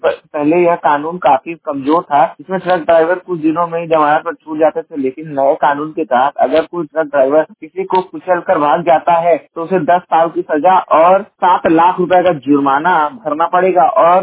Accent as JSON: {"language": "Hindi", "region": "Uttar Pradesh", "country": "India", "said": "मैं उत्तर प्रदेश के जौनपुर जिले का निवासी हूँ"}